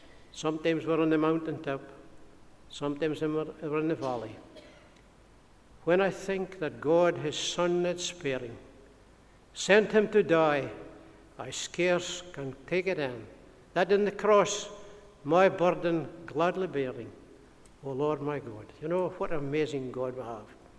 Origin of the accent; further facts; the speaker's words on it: Gardenstown, Scotland, United Kingdom; now in Fraserburgh, United Kingdom; I said, well, we live in Fraserburgh, but I'm really a gamer loon. I come from Gardenstown, and I know Irene White very well, but we moved to Fraserburgh just a few years ago.